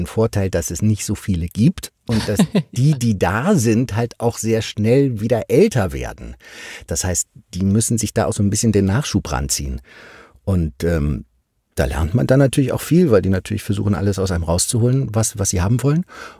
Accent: Cologne, North Rhine-Westphalia, Germany; now in Berlin, Germany; Ich komme ursprünglich aus Köln

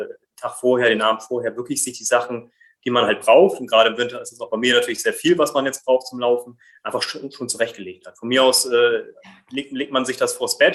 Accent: Brazil; German is a second language; so wie als Brasilianer, das ist ja so eine Religion in Brasilien, Fußball zu spielen

